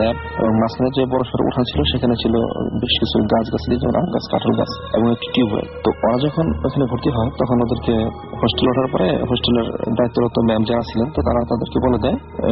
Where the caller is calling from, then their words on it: Tangail, Dhaka Division, Bangladesh; আমি টাঙ্গাইল থেকে